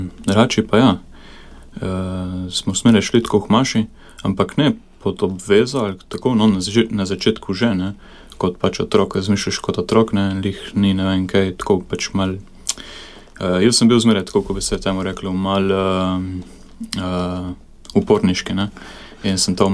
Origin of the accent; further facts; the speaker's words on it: Vipava, Gorizia, Slovenia; Prihajam prav iz Vipave, iz Trha. No, Vipava nikoli ni bila ne vas, ne mesto, ampak en trh.